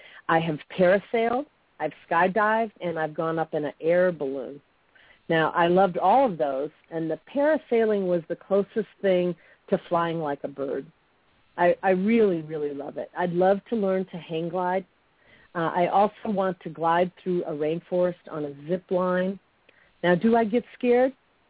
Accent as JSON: {"language": "English", "town": "Chicago", "region": "Illinois", "country": "United States", "tie": "born or raised there", "moved": "as an adult", "lives_now": "Los Angeles, United States", "said": "I was born in the U.S. after all, but, you know, I was born in Chicago, and I lived there until after high school. After high school, I hitchhiked out to L.A."}